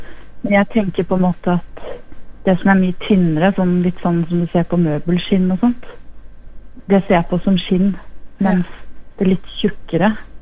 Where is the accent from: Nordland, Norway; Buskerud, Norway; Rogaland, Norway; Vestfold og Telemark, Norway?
Buskerud, Norway; Tyristrand; Jeg kommer egentlig fra Tyrestrand.